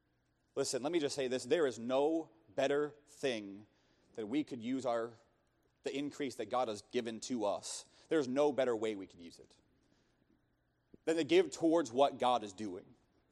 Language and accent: English; Pennsylvania, United States; now in Ohio, United States; I'm from Pennsylvania. And it just makes me laugh so much. Because when I was in Pennsylvania, you know what we would say?